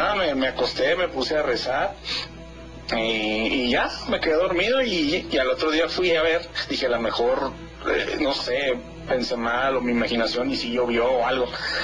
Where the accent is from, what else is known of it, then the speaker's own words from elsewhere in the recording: Mexicali, Baja California, Mexico; also born or lived in La Paz; cuando éramos muy pequeños nos fuimos de La Paz a Mexicali, y yo tendría 9 años, y crecimos toda la vida ahí hasta mis 24 años